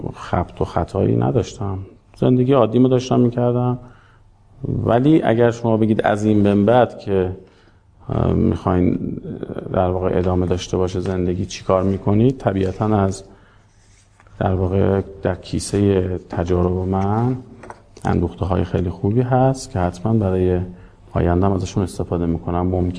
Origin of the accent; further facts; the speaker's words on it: Ahvaz, Khuzestan, Iran; also born or lived in Tonekabon / Kerman; جنگ زده یعنی از اهواز کوچ کردیم به تونکابون شهسوار.